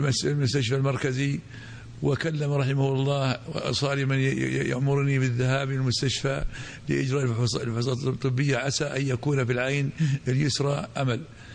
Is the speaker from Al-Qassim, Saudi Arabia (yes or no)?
no; Riyadh, Riyadh Province, Saudi Arabia; also born or lived in Mecca; أنا نشأت في الرياض، ولدت في مكة المكرمة عام 62 هجرية في أول ذي الحجة، وعشت في الرياض كل حياتي